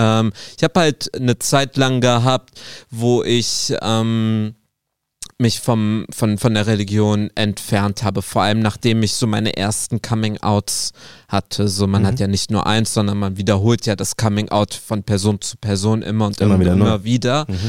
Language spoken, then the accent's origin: German; Saudi Arabia; ich war mein Leben lang Muslim, ich bin in Saudi aufgewachsen, ich habe 5-mal am Tag gebetet